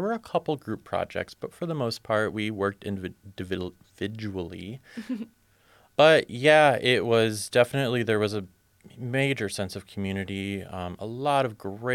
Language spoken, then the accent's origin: English; Bellevue, Ohio, United States; also born or lived in Ann Arbor, Michigan; when I was about 8 years old, we moved to the very tiny town of Bellevue, Ohio.